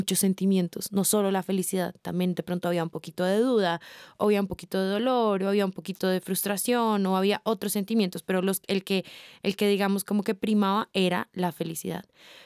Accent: Bogotá, Colombia; born there; tengo 26 años, soy colombiana, nací en Bogotá, queriendo haber nacido en Cartagena o en Barranquilla, Colombia.

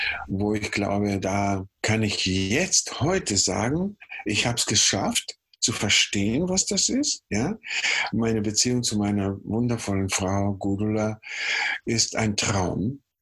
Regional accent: Valparaíso, Chile; Ja, Chile, wo ich geboren bin, war in der Nähe vom Meer.

